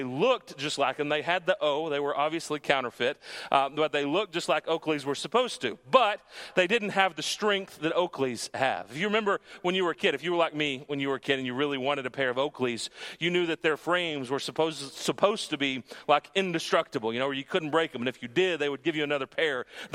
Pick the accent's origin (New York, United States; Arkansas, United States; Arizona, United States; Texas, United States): Texas, United States; Sweetwater; I grew up out in West Texas near a town named Sweetwater.